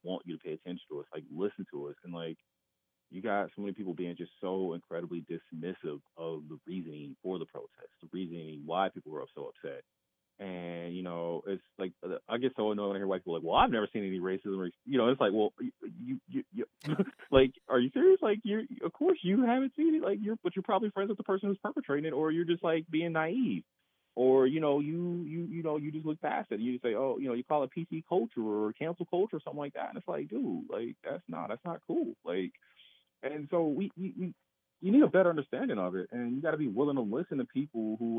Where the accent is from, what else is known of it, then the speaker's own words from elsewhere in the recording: Kansas City, Missouri, United States; I'm from Kansas City, but I need to know and understand rural Iowa.